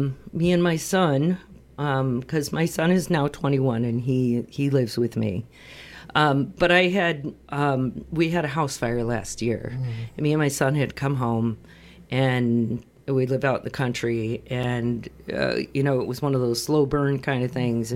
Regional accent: Chicago, Illinois, United States; because I'm originally from Chicago myself.

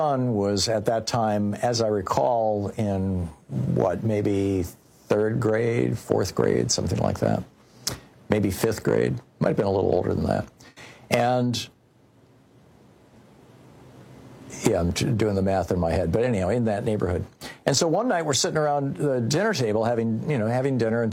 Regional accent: Michigan, United States; I mean, we grew up in Michigan. We knew the real history of the Civil War.

